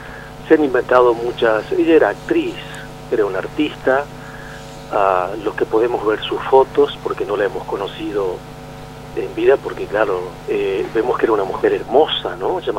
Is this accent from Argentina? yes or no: yes; Argentina; podría hablar como argentino y como un profesional del campo de la ciencia social.